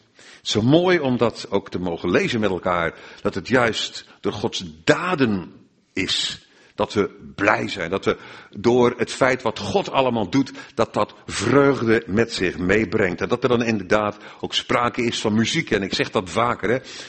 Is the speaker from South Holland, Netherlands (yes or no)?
no; Krabbendijke, Zeeland, Netherlands; born there; now in Blaricum, Netherlands; mijn geboortedorp, in Krabbendijke, Kramdieke zeggen ze daar, in Zeeland. En ja, dat is voor mij, ik woon in Blarik, 150 kilometer bij elkaar vandaan ongeveer.